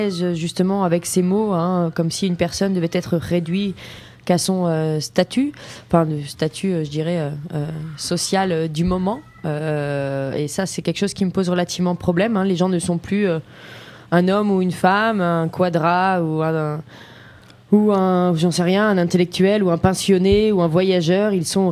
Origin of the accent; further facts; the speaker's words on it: France; donc je suis française, habitant en France